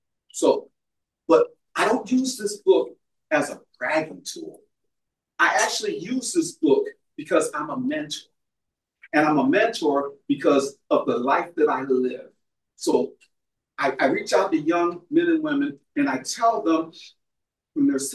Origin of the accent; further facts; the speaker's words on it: Niagara Falls, New York, United States; I grew up right here in Niagara Falls, New York. I graduated from LaSalle Senior High School.